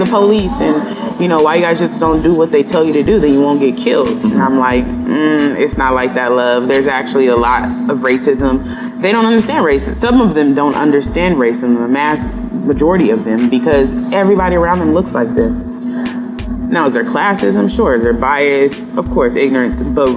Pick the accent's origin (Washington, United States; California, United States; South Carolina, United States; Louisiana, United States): California, United States; San Diego; You know, growing up in San Diego, there's a lot of East Africans here.